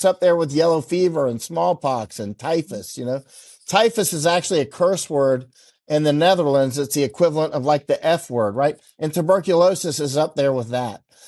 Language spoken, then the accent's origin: English; Winter Haven, Florida, United States; You know, I grew up in Winter Haven, Florida, which is like the one of the most lightning places in the world, actually, believe it or not.